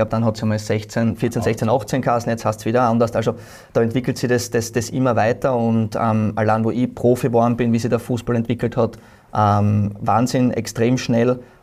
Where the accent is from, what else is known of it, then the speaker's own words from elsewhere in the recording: Styria, Austria; würde man sich halt einfach irgendwie wünschen, als Steirer, dass dann trotzdem vielleicht der ein oder andere Junge ist